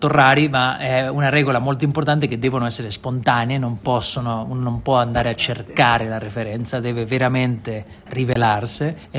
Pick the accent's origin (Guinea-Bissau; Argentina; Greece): Argentina; Italian is a second language; è da una parte molto difficile scrivere in Argentina, o essendo argentino della mia generazione, che io non ho proprio vissuto la dittatura, ma sono nato durante la dittatura